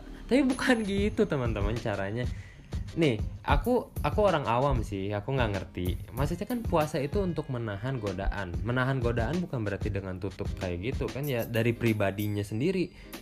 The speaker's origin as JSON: {"language": "Indonesian", "town": "Bandung", "region": "West Java", "country": "Indonesia", "also_born_or_lived": "Medan", "said": "Akunya orang Bandung, maksudnya teman aku orang Medan karena aku pernah tinggal di Medan gitu."}